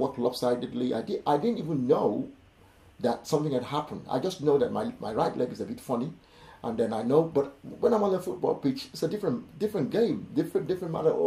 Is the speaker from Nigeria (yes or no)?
yes; Nigeria; also born or lived in United Kingdom; So that was the beginning of my own challenge in growing up in Nigeria.